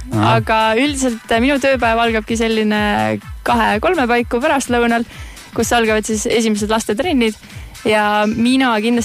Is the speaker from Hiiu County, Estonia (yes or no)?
no; Kaiu, Rapla County, Estonia; No tegelikult olen sündinud kasvanud Kaius, ehk siis Rapla lähedal. Vahepeal liikusin siis muus maailmas ringi ja nüüd olen naasnud missioonitundest Raplasse.